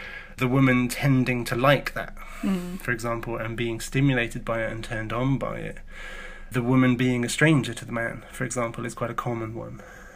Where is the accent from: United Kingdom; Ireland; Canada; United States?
United Kingdom; there was nothing critical about pornography in my education as a British teenager